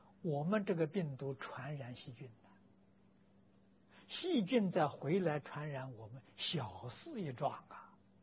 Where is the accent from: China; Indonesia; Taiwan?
China; 我们是中国人，祖宗留下来的文化这个财产，世界第一了啊！